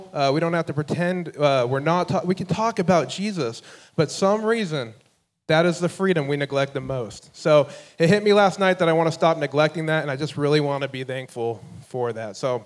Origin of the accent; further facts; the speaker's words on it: California, United States; I'm from California, and you cannot blow things up to celebrate.